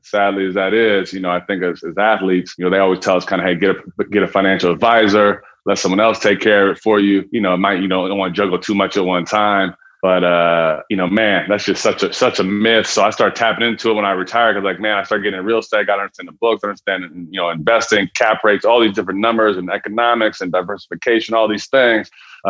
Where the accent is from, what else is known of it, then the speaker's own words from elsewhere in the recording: Seattle, Washington, United States; When I was young, I grew up in Seattle, Washington. Had a real passion from hoop from the very beginning.